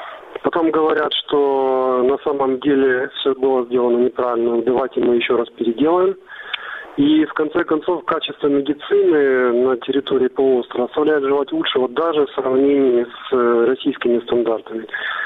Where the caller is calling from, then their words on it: Sevastopol, Ukraine; Я из Севастополя.